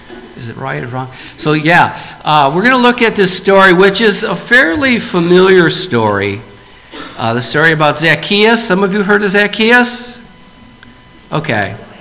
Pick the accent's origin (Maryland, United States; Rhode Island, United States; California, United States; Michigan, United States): Michigan, United States; Detroit; also born or lived in Cincinnati; I'm from Detroit, so I've struggled with being a Lions fan, which is really hard.